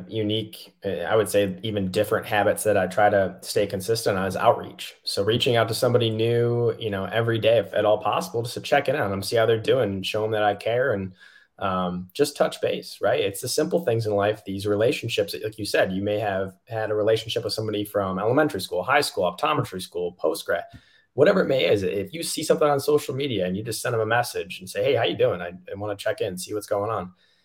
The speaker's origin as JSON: {"language": "English", "town": "Metro Detroit", "region": "Michigan", "country": "United States", "also_born_or_lived": "North Carolina", "said": "We're all from Michigan, so she's actually from the Thumb. I'm down a little further towards Metro Detroit, so we had that Michigan connection."}